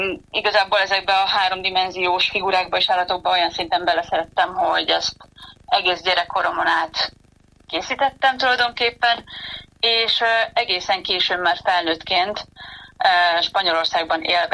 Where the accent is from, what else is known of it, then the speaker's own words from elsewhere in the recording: Onga, Borsod-Abaúj-Zemplén, Hungary; ugyanis részben én Ongán nőttem föl, borsodi gyerekként.